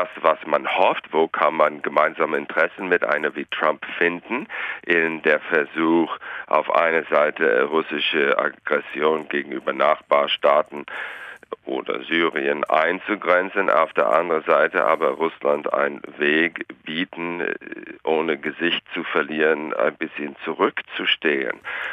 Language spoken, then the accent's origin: German; United States; ja, ich bin auch Amerikaner